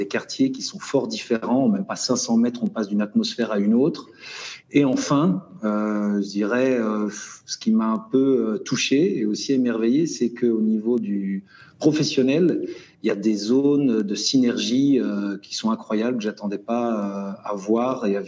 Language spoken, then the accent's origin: French; Belgium; de par mon origine. Moi, je suis belge, je viens du plat pays